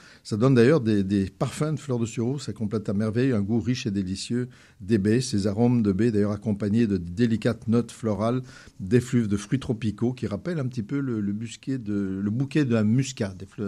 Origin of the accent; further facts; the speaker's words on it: Provence-Alpes-Côte d'Azur, France; Moi, vous savez que je suis d'origine belge, même si j'ai été élevé en Provence